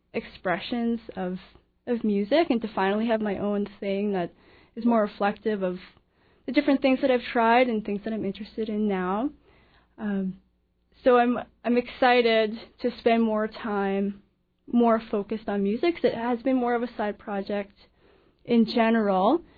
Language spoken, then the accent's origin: English; Calgary, Alberta, Canada; Okay. I grew up in Calgary.